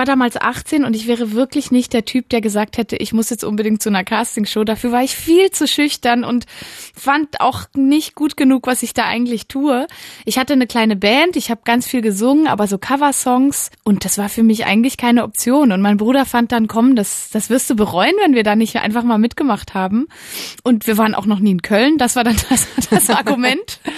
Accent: Valais, Switzerland; Genau, also ich stamme aus dem Wallis und ich wohne auch immer noch da.

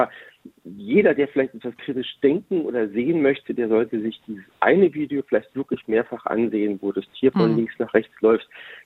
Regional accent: Berlin, Germany; ich bin in Berlin groß geworden

